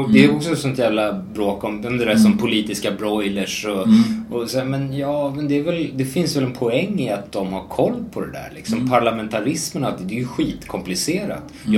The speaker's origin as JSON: {"language": "Swedish", "town": "Stockholm", "region": "Stockholm County", "country": "Sweden", "said": "när man kommer ut som stockholmare, man kommer ut så här, shit, liksom"}